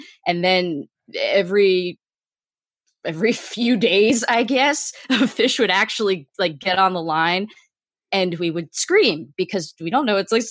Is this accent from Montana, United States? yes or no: no; Miami, Florida, United States; I am from Miami, Florida.